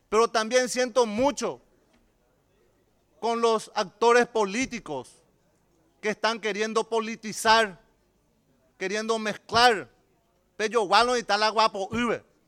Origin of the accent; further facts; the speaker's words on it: Paraguay; somos muchísimos paraguayos los que hoy en día estamos mejores